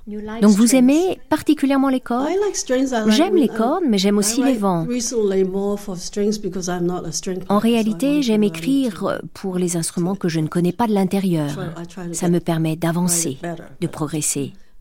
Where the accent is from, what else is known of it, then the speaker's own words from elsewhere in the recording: Macau; now in Paris, France; j'ai grandi à Macao, une ville à forte population. Et pour voir les arbres, eh bien, il faut aller dans les cimetières. À Paris, où je vis une partie de l'année